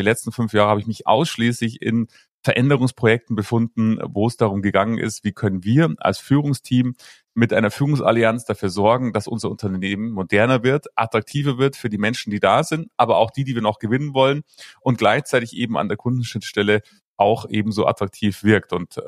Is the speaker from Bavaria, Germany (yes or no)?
yes; Munich, Bavaria, Germany; Ich komme ja aus Bayern und in München, da bin ich geboren